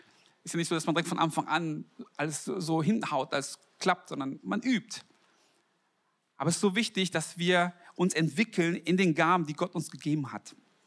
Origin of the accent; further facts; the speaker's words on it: Germany; Ja, aber woher kommen Sie? So, ja, da muss man mir mal erklären. Ja, also meine Eltern kommen aus Südkorea.